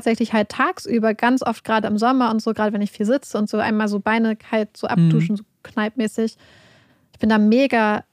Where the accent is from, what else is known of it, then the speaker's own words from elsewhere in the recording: Northern Germany, Germany; wir kommen ja aus Norddeutschland